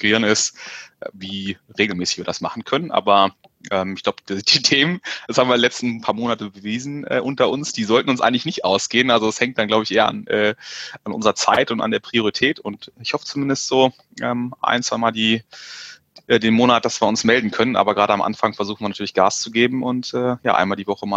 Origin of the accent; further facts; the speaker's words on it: Celle, Lower Saxony, Germany; born there; also born or lived in Düsseldorf; Ich bin gebürtiger Zeller in der Nähe von Hannover. Da lebe ich jetzt auch wieder in der Nähe von Hannover, dem ich lange Zeit auch in Düsseldorf gelebt habe, wo ich auch immer noch arbeite. Also bin Norddeutscher, wenn man so möchte.